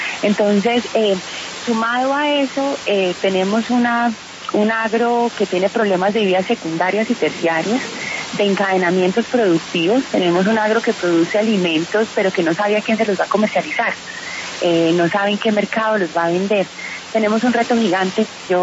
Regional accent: Medellín, Antioquia, Colombia; Yo soy de Medellín, soy paisa

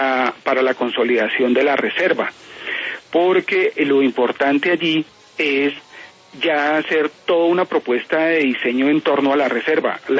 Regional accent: Bogotá, Bogotá Capital District, Colombia; si somos capaces los bogotanos frente a los graves manifestaciones del cambio climático

